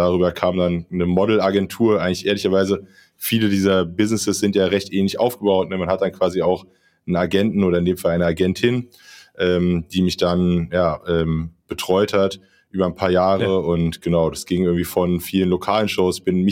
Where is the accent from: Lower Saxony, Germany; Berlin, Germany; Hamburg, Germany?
Berlin, Germany; ich komme aus Berlin, bin hier aufgewachsen